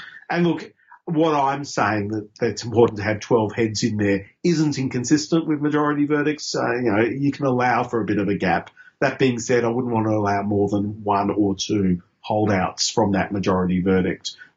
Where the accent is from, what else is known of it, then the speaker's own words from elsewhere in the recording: Queensland, Australia; because I grew up in Queensland under Joe Bjelke-Petersen.